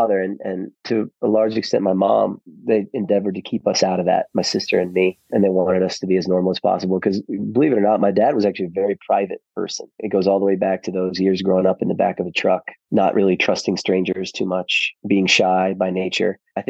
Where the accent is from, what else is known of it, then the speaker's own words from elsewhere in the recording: Connecticut, United States; we had as normal a childhood as we could have hoped to imagine growing up in Southern Connecticut, outside of the having a connection with New York, but not being in Manhattan, and likewise not being in Los Angeles.